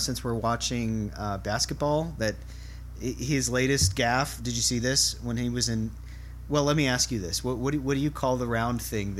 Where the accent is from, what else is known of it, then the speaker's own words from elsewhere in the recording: Miami, Florida, United States; Right, right, and I'm from Miami, so you can send your hate mail